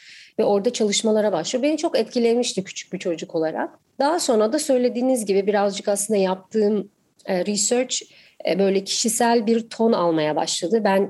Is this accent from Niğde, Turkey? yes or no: no; Istanbul, Turkey; born there; Ben 4 Mayıs 1985 yılında İstanbul'da doğdum.